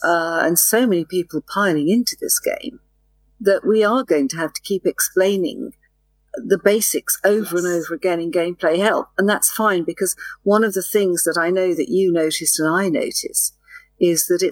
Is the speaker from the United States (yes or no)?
no; England, United Kingdom; I'm English, but I speak very clear what they call international English.